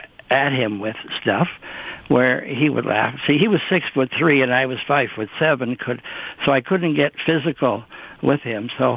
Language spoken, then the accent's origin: English; Timmins, Ontario, Canada; I was 6 years younger, and we grew up in Timmins.